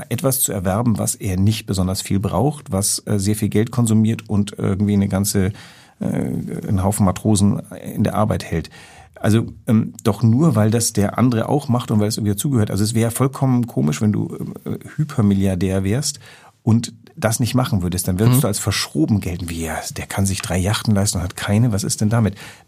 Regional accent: Athens, Attica, Greece; now in Germany; ja, ich komme aus Athen.

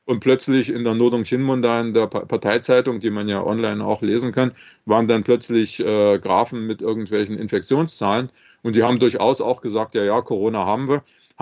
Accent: Leipzig, Saxony, Germany; Wenn ich zum Beispiel in Leipzig, wo ich herkomme, wenn ich gewollt hätte, mit Menschen zusammenzukommen

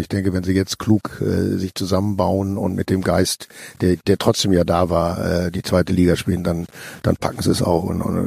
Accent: Bochum, North Rhine-Westphalia, Germany; Und dann bin ich mit 2 Jahren nach Bochum gekommen. Also ich kenn nur Bochum. Also ich bin in der Friederikastraße groß geworden. Erst in Wiemelhausen groß geworden. Dann in der Friederikastraße

